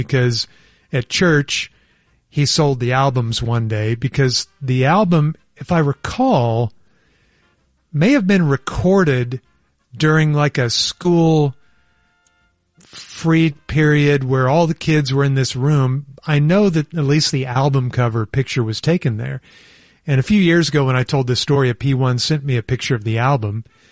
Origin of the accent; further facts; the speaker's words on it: Amarillo, Texas, United States; born there; also born or lived in Enid, Oklahoma; Well, I was born in Amarillo.